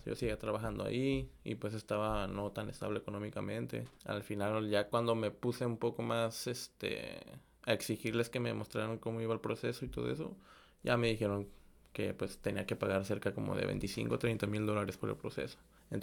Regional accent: Colima, Mexico; moved away as an adult; now in Canada; yo soy de Colima. Tengo 25 años.

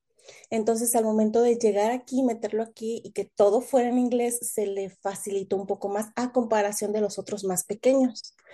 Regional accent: Mexico City, Mexico; now in Toronto, Canada; ya casi 4 años, en septiembre del 2019. Llegamos aquí a Toronto y de aquí pues no nos hemos movido. Nosotros somos originarios de la Ciudad de México.

